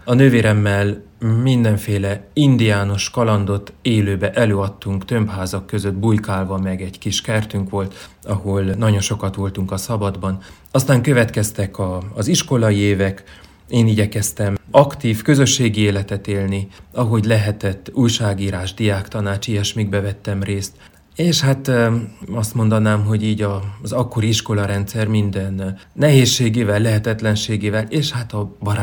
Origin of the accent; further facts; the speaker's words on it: Sfântu Gheorghe, Covasna, Romania; Én Sepsiszentgyörgyön nevelkedtem, egy nővérem van.